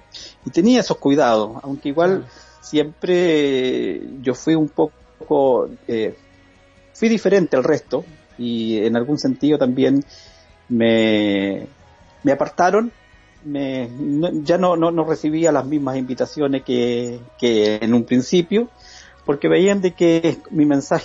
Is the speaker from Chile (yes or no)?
yes; Chile; moved away as an adult; also born or lived in Norway; iglesia muy tradicional de corte pentecostal en Chile, una de las principales iglesias pentecostales en mi país. y con un sistema religioso bastante rígido, bastante legalista. Y bueno, me crié en esa iglesia, me formé, me casé, y a la edad de 26, 27 años viajé a Noruega